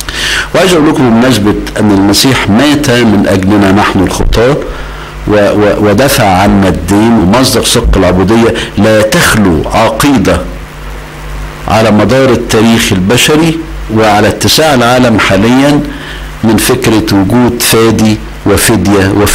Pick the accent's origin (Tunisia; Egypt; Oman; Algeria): Egypt; حصل عندنا في مصر وفي كل البلاد